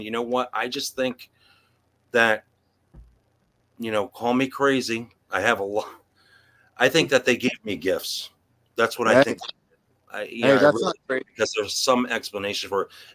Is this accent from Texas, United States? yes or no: no; Norwalk, Connecticut, United States; growing up, I grew up in Norwalk, Connecticut.